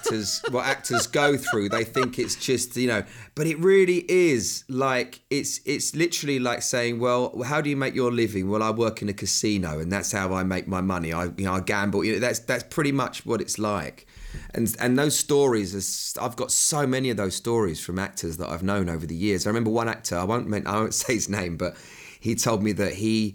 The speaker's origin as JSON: {"language": "English", "town": "Bromley", "region": "London", "country": "United Kingdom", "tie": "born there", "said": "We do that in England, don't we? We give the same name to multiple places just to confuse everybody."}